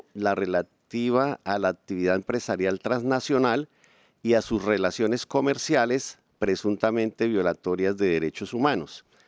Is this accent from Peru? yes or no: no; Colombia; Como congresista colombiano, quiero hacer aportes